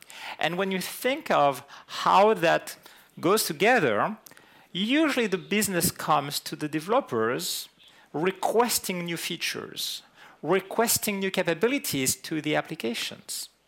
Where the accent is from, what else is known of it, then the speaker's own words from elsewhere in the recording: France; accent: French; English is a second language; Excuse me if my French accent rises from time to time. It's the end of the day, and I tend to have the French coming back before getting out.